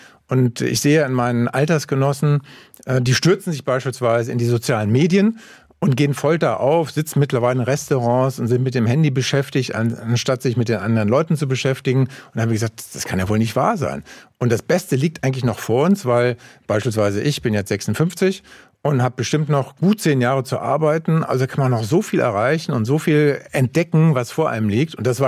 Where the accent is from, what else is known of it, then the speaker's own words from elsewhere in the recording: Frankfurt, Hesse, Germany; Also ich komme aus Frankfurt